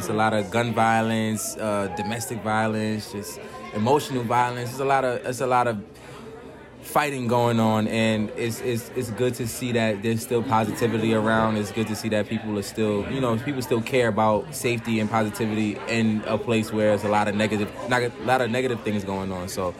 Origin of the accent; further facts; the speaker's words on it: Brooklyn, New York, United States; I grew up in Brooklyn, New York. So in Brooklyn, violence is everywhere.